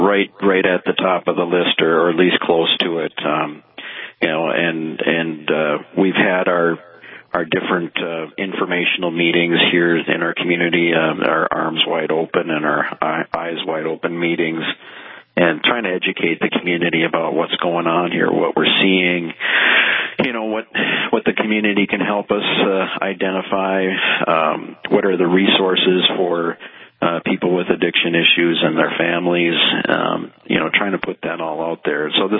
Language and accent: English; Fargo, North Dakota, United States; I think you said I'm from Mandan, but I'm from Fargo.